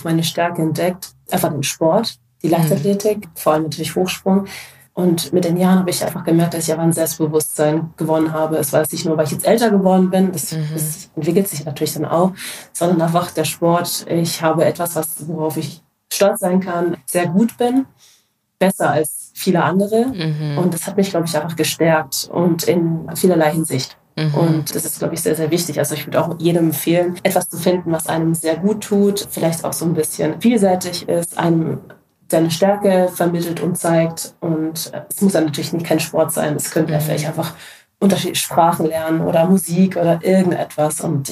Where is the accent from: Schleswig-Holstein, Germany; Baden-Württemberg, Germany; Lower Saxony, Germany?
Baden-Württemberg, Germany; Freiburg; also born or lived in Paris; now in Stuttgart, Germany; Und wir sind alle in Frankreich geboren, sind dann aber 1996 nach Freiburg gezogen, weil sich meine Eltern getrennt haben.